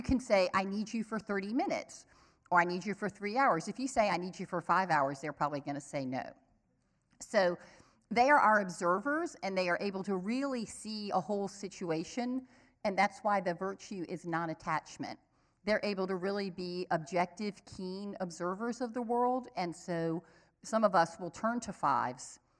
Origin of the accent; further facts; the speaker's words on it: Louisiana, United States; I'm from Louisiana, and lanyap is a big word in the culture.